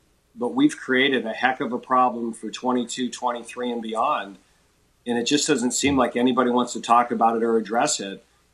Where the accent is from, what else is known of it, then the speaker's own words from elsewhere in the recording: Buffalo, New York, United States; And, you know, it's my hometown. So it's one more reason to root for the Bills.